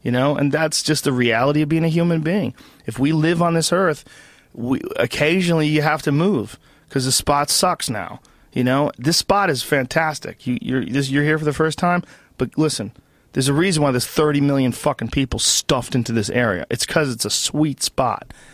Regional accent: Boston, Massachusetts, United States; It's nothing. I grew up in Boston.

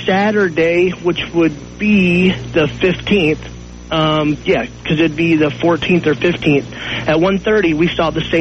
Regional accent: Grand Rapids, Michigan, United States; from Grand Rapids, Michigan.

